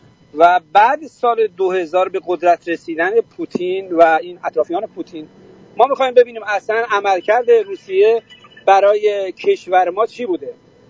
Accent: Iran; بله آذری هستم، من افتخارم میکنم آذری هم، افتخارم میکنم ایرانی هم.

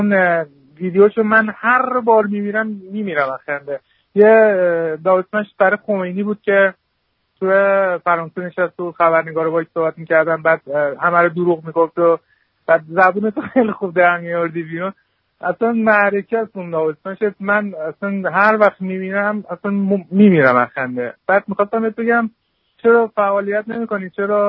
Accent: Iran; now in Canada; من 20 ساله از ایران که اومدم دیگه پامام نذاشتم

